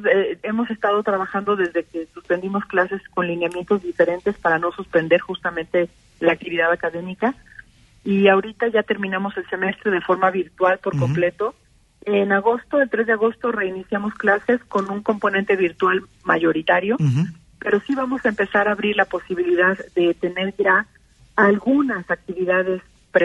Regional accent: Mexico

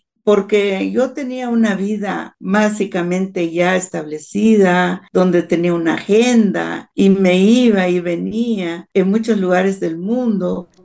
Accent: Guatemala; moved away; en Guatemala, en un bosque nuboso, donde conocimos el trabajo, conocimos la disciplina del tiempo, porque llueve mucho allá en mi tierra

